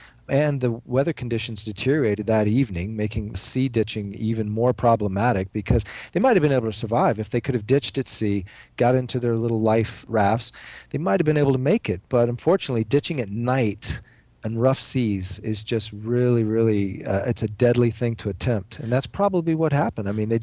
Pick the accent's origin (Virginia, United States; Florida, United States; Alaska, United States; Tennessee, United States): Florida, United States; also born or lived in Cayman Islands; I grew up in South Florida, right there on the, you know, wading in the shores of the Bermuda Triangle. And I spent 20 years of my adult life in the Caribbean, living in the Cayman Islands.